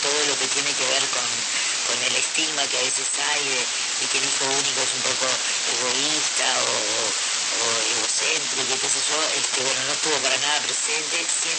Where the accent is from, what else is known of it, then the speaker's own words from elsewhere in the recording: Montevideo, Uruguay; born there; soy uruguaya, nací en Montevideo, hija única, con un papá alemán y una mamá que nació en el departamento de Florida, es una localidad de acá de Uruguay, con descendencia italiana.